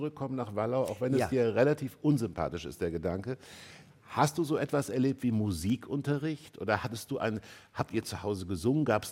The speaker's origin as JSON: {"language": "German", "town": "Kassel", "region": "Hesse", "country": "Germany", "said": "ich stamme aus Kassel an der Fulda."}